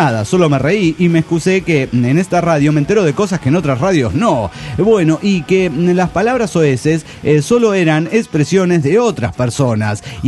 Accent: Pucallpa, Ucayali, Peru; now in Tacna, Peru; de Pucallpa, Perú.

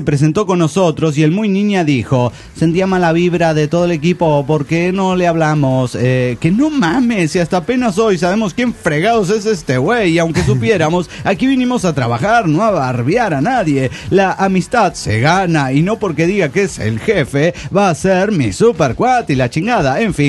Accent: Pucallpa, Ucayali, Peru; now in Tacna, Peru; de Pucallpa, Perú.

